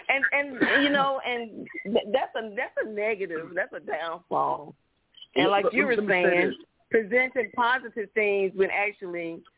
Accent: the South, United States; accent: Southern; And I'm in the deep south, and I'm in the deep south. Yes, can you hear my accent? Is that obvious?

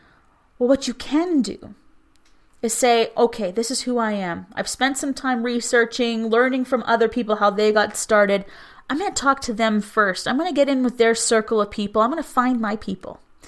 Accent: Cold Lake, Alberta, Canada; I'm from Cold Lake, Alberta, in northern Alberta. And beautiful place.

